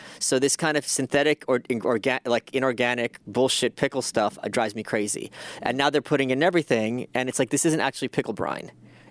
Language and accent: English; Brooklyn, New York, United States; I grew up in Brooklyn. I'm from Eastern Europe. Went to yeshiva.